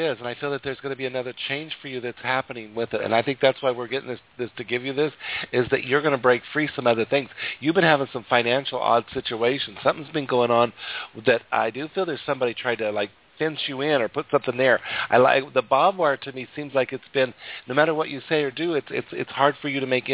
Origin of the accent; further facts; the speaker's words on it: Wyoming, United States; But, you know, I was from Wyoming. I was born and raised from Wyoming. So I just came for this naturally.